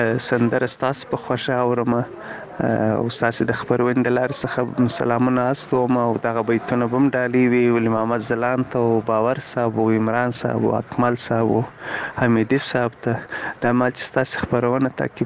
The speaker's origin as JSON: {"language": "Pashto", "region": "Kandahar", "country": "Afghanistan"}